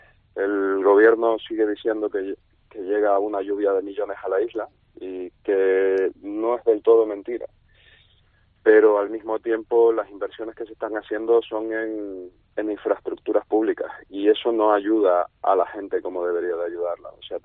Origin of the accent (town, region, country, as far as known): Spain